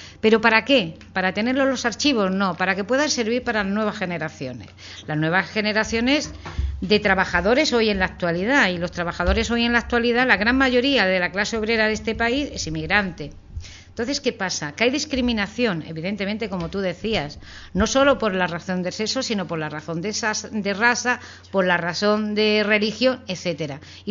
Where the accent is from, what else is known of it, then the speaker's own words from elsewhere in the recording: Córdoba, Andalusia, Spain; moved away as an adult; now in Barcelona, Spain; soy nativa de España, pero yo, por ejemplo, yo he nacido en Córdoba, capital, andaluza, pero llevo casi 40 años en Barcelona, y evidentemente yo soy emigrante en Barcelona, yo soy emigrante de mi tierra porque no tenía trabajo